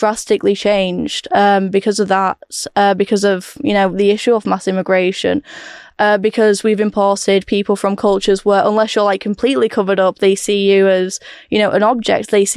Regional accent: Bolton, North West England, United Kingdom; growing up in West Orton on Bolton, where I grew up

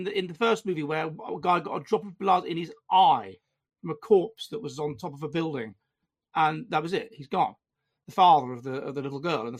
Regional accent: London, United Kingdom; when I was at university then, I come from London

